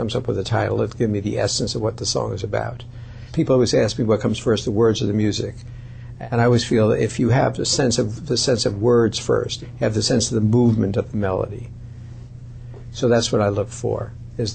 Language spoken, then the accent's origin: English; Brooklyn, New York, United States; I'm from Brooklyn, New York, and we lived across the street from the Vitagraph Warner Brothers studio.